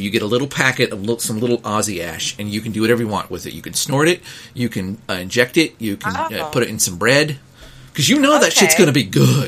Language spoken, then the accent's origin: English; Texas, United States; Hey, I'm from Texas.